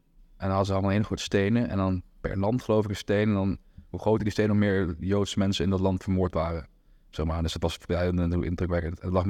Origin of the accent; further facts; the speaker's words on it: Arnhem, Gelderland, Netherlands; ik ben 19, ik kom uit Arnhem.